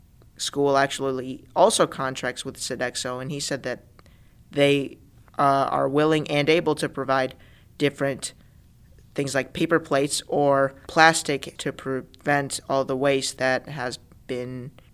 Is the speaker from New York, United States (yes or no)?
no; Memphis, Tennessee, United States; I'm from Memphis, Tennessee, and I go to Memphis University School.